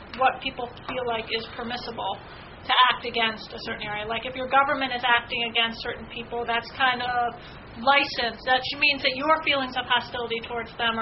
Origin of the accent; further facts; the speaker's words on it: New York, United States; you're embarrassed about as both a New Yorker and as an American